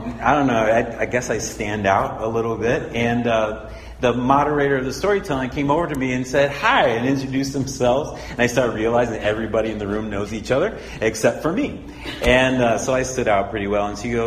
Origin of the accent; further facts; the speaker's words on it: St. Louis, Missouri, United States; So I went up and I told the story about growing up in St. Louis and what growing up in St. Louis was like